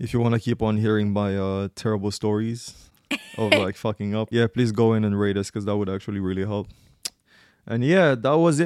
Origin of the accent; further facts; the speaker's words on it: Gambia; I literally told them, like, I'm from Gambia.